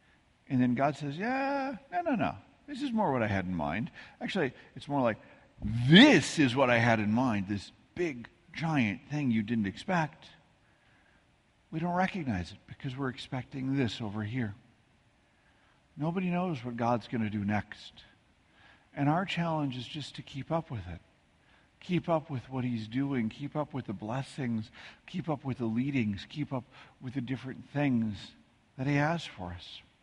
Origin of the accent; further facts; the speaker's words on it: Midwest, United States; also born or lived in Texas; I grew up in the Midwest. I spent a couple years in Texas. I know tornadoes.